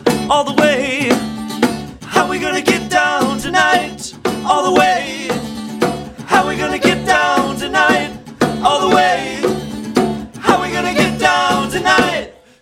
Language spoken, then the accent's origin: English; Milwaukee, Wisconsin, United States; But we love Wisconsin. I'm originally from Milwaukee.